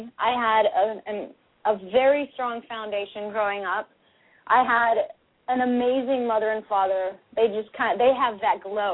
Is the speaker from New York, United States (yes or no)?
no; California, United States; And then I grew up in San Ynez Valley, which is picturesque and serene and a great place for kids to grow up